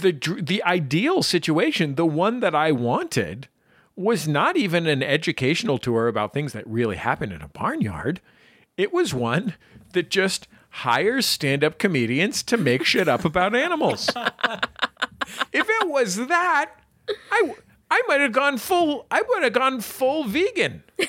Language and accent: English; California, United States; I'm from the Bay Area, went to college in Santa Cruz.